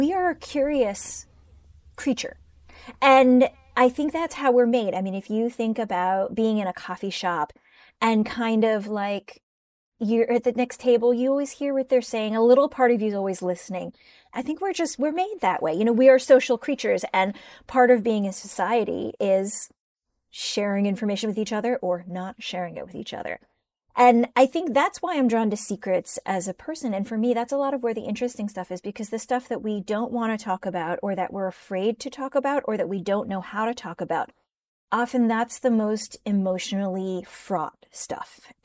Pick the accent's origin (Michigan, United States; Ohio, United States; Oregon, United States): Ohio, United States; Cleveland; also born or lived in Pittsburgh; I was born in Pittsburgh and then I grew up in Cleveland. So, you know, I've got this kind of solid Rust Belt / Midwest upbringing.